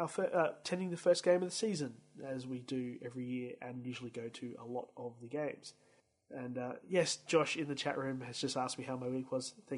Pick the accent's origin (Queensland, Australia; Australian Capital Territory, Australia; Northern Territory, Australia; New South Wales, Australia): Queensland, Australia; Brisbane; from Brisbane, Australia